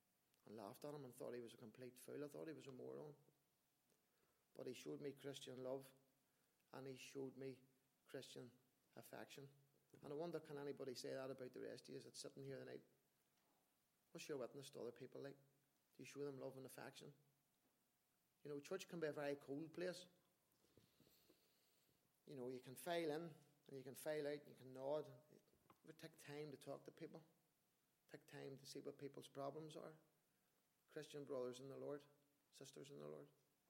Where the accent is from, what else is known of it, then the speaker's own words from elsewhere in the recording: Lisburn, Northern Ireland, United Kingdom; born there; I was born in Lisburn, 1973, and lived in Greig Street, County Down.